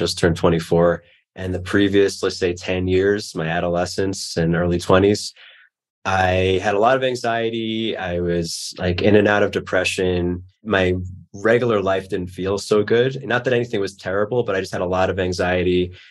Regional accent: New York, United States; But growing up in New York, I just was not used to that.

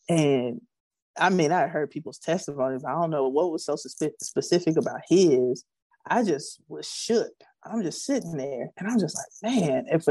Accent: Prairie View, Texas, United States; I grew up in the church. I grew up in Prairie View, Texas. And so grew up in a Episcopalian church.

